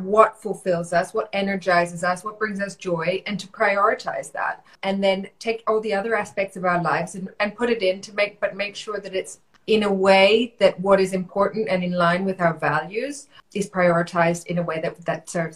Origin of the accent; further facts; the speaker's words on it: Bali, Indonesia; also born or lived in India; I grew up in Bali, in Indonesia, and in India.